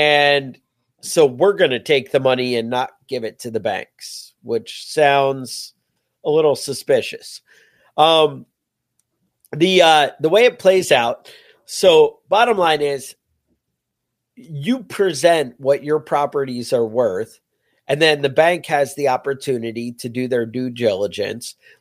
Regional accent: New York, United States

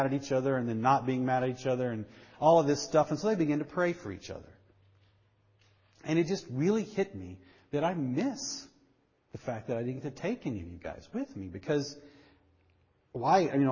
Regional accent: England, United Kingdom; now in United States; compared to your childhood growing up in England?

